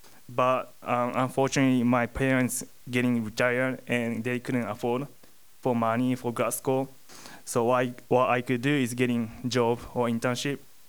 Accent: Japan; English is a second language; I'm from Japan.

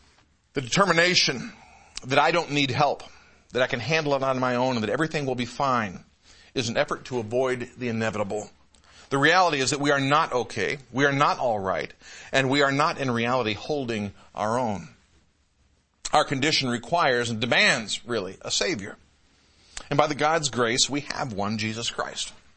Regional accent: Michigan, United States; Most of you know I grew up in Michigan, and years ago my mother bought this for me.

